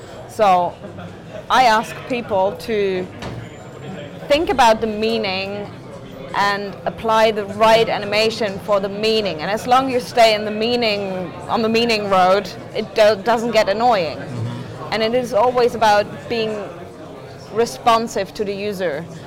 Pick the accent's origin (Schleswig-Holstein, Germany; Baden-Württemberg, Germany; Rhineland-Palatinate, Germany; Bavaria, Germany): Bavaria, Germany; Munich; born there; English is a second language; now in Berlin, Germany; I'm born in Munich.